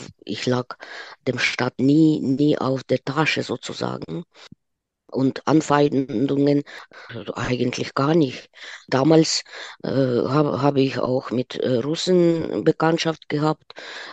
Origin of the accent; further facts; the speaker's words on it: Ukraine; now in Germany; Ich glaube, dieser Krieg hat gezeigt, dass ich mich doch stark als Ukrainerin fühle. Immer noch.